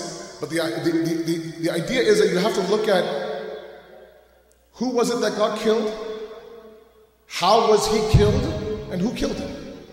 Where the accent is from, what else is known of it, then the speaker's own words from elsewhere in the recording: Toronto, Ontario, Canada; growing up in Toronto, I belonged to a typical in the Pakistani community like many of you